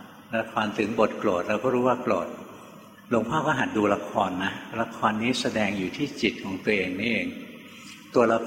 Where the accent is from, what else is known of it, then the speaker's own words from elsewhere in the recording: Bangkok, Thailand; หลวงพ่อเป็นคนกรุงเทพเกิดกรุงเทพโตในกรุงเทพเรียนหนังสือในกรุงเทพทำงานอยู่ในกรุงเทพ